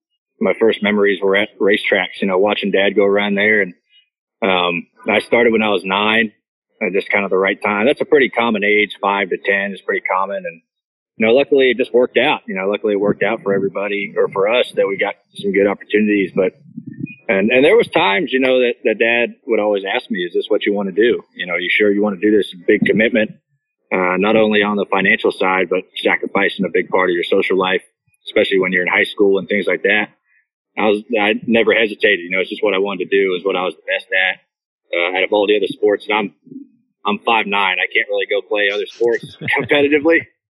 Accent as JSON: {"language": "English", "region": "Ohio", "country": "United States", "said": "I'm from Ohio, so I'm a big Ohio State fan"}